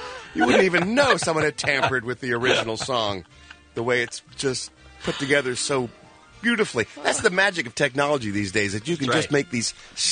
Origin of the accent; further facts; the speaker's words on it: United States; I'm American, goddammit.